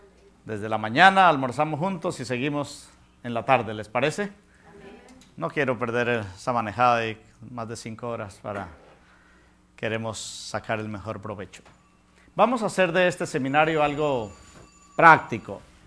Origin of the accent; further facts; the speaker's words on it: Colombia; Yo soy natural de Colombia, tengo 28 años de casado